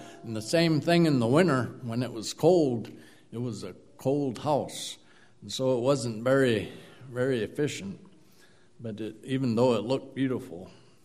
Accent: Missouri, United States; Thinking about stone, I had to think of growing up in Missouri, where I did.

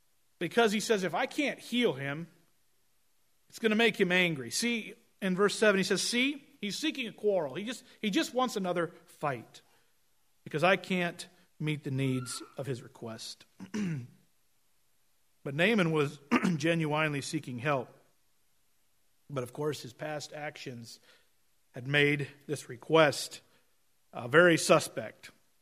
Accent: Oregon, United States; Compared to growing up in Oregon, where I was used to streams that ran off the mountains that were clear, they were cool, they were fresh, those brown, murky rivers of Minnesota looked bad.

